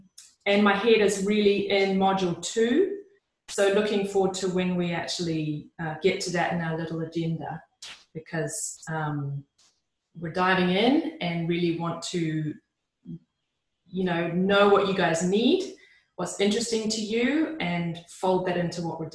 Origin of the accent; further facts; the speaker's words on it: New Zealand; I'm from New Zealand.